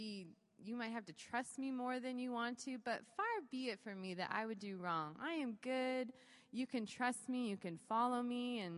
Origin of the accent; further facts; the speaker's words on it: Salt Lake City, Utah, United States; I am from Salt Lake City.